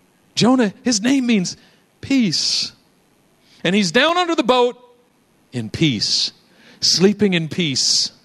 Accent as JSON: {"language": "English", "town": "Oakland", "region": "California", "country": "United States", "tie": "born or raised there", "said": "My little brother decided he wanted to be a thug. We grew up in East Oakland."}